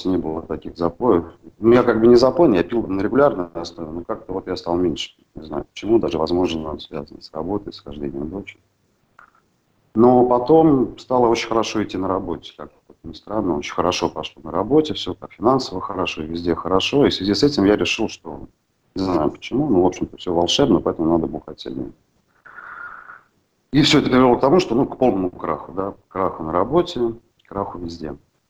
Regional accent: Moscow, Russia; born there; Родился я в Москве, в обычной семье. Ну, в Советском Союзе, да

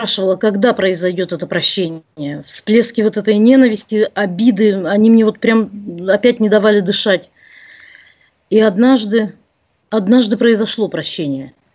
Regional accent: Siberia, Russia; Я сама из Сибири, издалека.

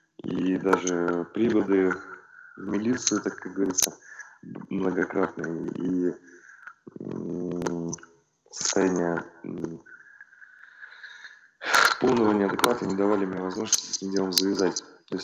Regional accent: Saint Petersburg, Russia; Ну, я вообще из Петербурга, вот, там такой город жесткий.

